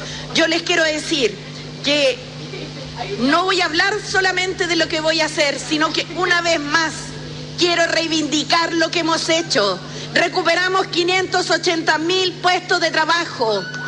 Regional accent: Chile; Así somos los chilenos.

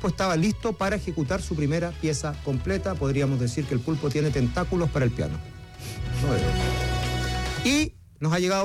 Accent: Chile; así somos los chilenos, ¿no?

